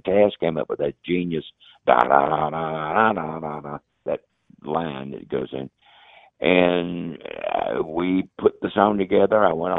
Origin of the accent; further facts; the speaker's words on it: United States; But I'm from the South, and I thought their attitude was funny.